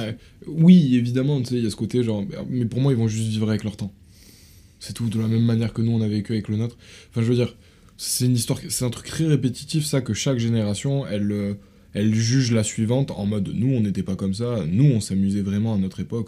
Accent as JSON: {"language": "French", "country": "France", "tie": "born there", "said": "je suis né en France... dans une famille qui était ni pauvre ni riche"}